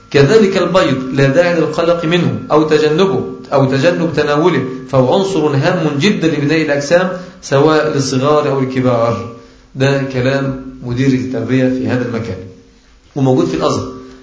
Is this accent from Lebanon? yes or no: no; Egypt; عندنا في مصر برضه كان موجود إنفلونزا الطيور ده في مصر